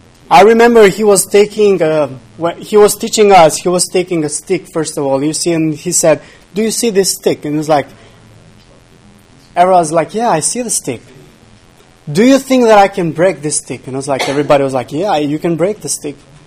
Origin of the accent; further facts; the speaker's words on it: Albania; English is a second language; that I come from Albania and I'm different from an African one.